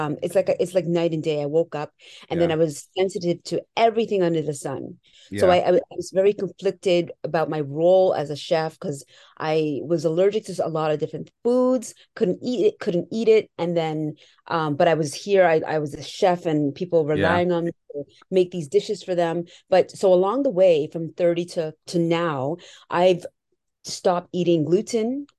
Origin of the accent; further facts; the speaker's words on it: Canada; just growing up in the city, actually, my best friend is Asian and, you know, being born Canadian and then West Indian parents.